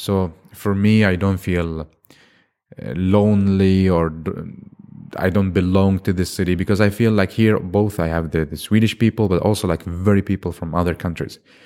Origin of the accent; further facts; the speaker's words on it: Baghdad, Baghdad Governorate, Iraq; now in Stockholm, Sweden; I was born in Baghdad in Iraq, 1993. And then I grew up there, and because of the war, we moved to different countries. And then my father decided that, okay, Sweden is the perfect place for us for the future. So we moved to Sweden, to Helsingborg, and I studied in Lund